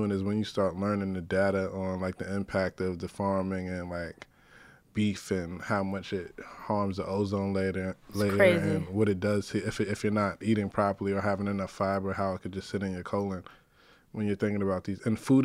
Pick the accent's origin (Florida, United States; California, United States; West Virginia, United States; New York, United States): New York, United States; Bronx; because I grew up in the North Bronx, so it's a lot of like Jamaicans and West Indian culture.